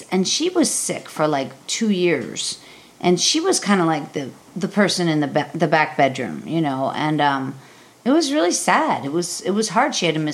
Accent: Pittsburgh, Pennsylvania, United States; I'm from Pittsburgh, you know, and I know it's a very long state.

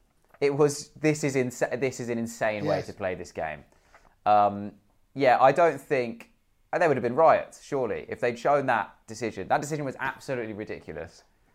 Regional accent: Swindon, South West England, United Kingdom; born there; I was born in Swindon, so I have a slight affinity to them.

